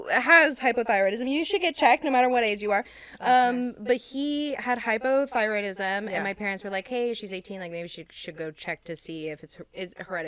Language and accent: English; Austin, Texas, United States; So I grew up in Austin. So it's kind of like.